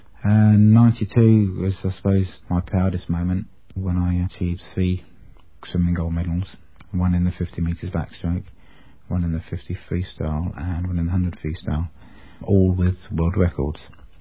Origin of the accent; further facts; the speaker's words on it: South East England, United Kingdom; also born or lived in France; I was born in France. The French authorities couldn't cope with someone with quite a severe disability as myself. So from a very early age, I used to board in England, in Sussex